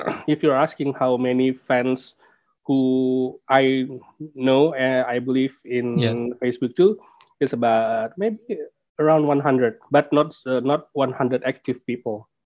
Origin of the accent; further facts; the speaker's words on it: Medan, North Sumatra, Indonesia; now in Jakarta, Indonesia; originally I'm from Medan, but now I live in Jakarta.